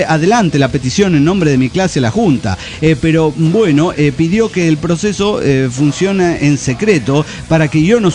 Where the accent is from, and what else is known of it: Argentina; now in Kansas, United States